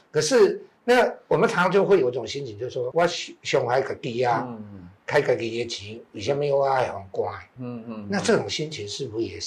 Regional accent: Taiwan; 那尤其我们台湾人更知道一件事情，

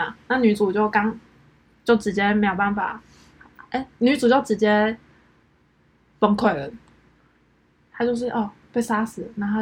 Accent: Changhua County, Taiwan; 第一则是彰化县啊，就我老家啦

